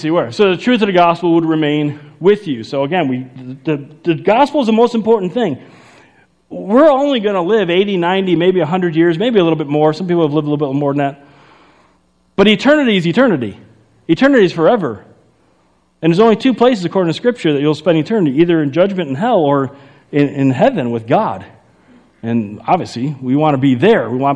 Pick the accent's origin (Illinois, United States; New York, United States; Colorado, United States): Illinois, United States; Chicago; accent: Chicago; I'm from Chicago, if you couldn't tell from my great accent.